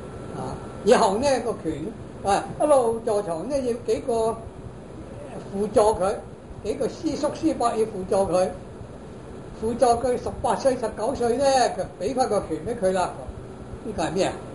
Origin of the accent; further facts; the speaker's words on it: Guangdong, China; 南方呢我哋廣東人又話